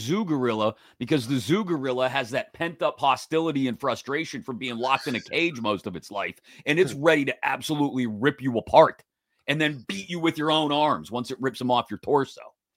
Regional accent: Baldwin, Minnesota, United States; I'm white trash from Baldwin originally.

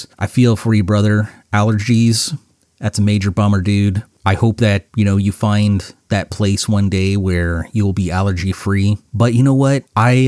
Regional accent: Winnipeg, Manitoba, Canada; Also, Canadian, lived in Winnipeg, my hometown. Whoop whoop for that.

